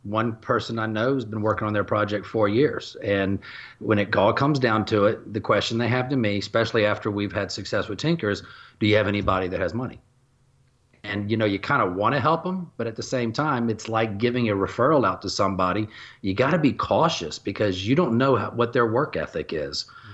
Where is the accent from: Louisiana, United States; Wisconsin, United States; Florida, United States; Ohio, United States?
Louisiana, United States; So, I mean, you know, I'm from Louisiana. I went to LSU for mechanical engineering.